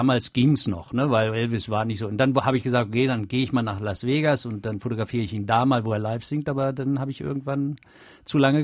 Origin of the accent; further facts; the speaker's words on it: Hanover, Lower Saxony, Germany; aber ich kann mich sehr wohl erinnern, als ich dann als kleiner Junge in Hannover aufgewachsen bin